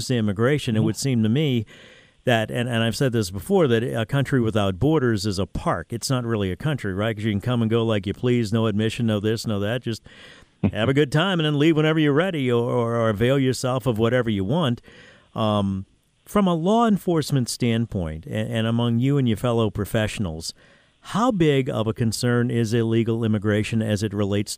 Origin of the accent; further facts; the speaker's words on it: New Orleans, Louisiana, United States; You know, I grew up in Algiers. We didn't have a lot of second lines there